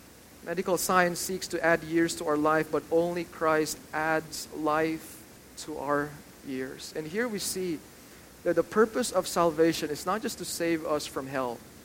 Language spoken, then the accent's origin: English; Manila, Metro Manila, Philippines; And since we're from Manila, we went back to Manila